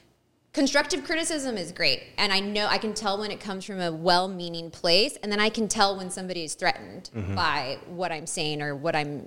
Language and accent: English; Harlingen, Texas, United States; I am an attorney here in the RGV, but I represent clients statewide. I'm originally from Harlingen, Texas, moved away for college and law school, decided I wanted to be home.